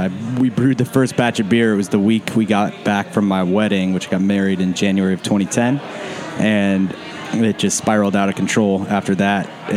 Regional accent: Hinckley, Ohio, United States; So I grew up, I was born in Hinckley, Ohio.

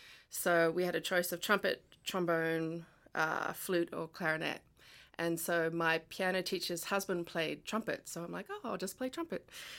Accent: Sydney, New South Wales, Australia; I'm from Sydney, Australia, and I'm from an area that had really good music programs.

